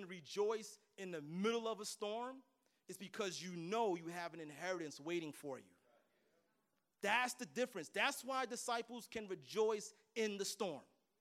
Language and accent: English; Brooklyn, New York, United States; I'm from Brooklyn.